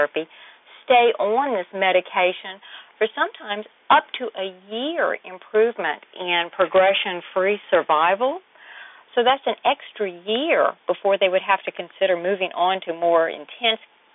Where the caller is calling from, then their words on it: Macon, Georgia, United States; I'm calling from Macon, Georgia.